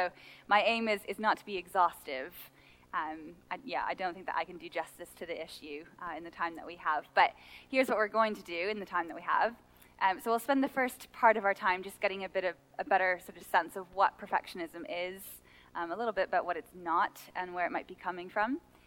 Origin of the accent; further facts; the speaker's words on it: Canada; also born or lived in Philadelphia; now in Cambridge, United Kingdom; I'm originally from Canada, and then moved to Philadelphia for a couple of years in the States, and now have been here in the UK for 2.5 years. I live in Cambridge